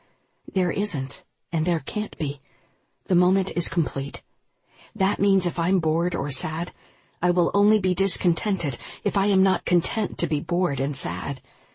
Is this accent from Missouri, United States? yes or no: yes; Kansas City, Missouri, United States; when life took me from my hometown, Kansas City, to a town of 100 in eastern Montana.